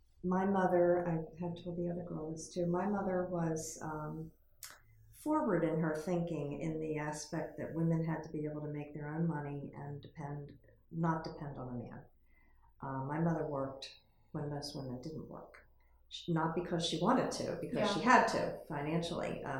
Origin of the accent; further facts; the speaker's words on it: Glassboro, New Jersey, United States; growing up in Glassboro, I never felt like doors were closed to me because I was a woman.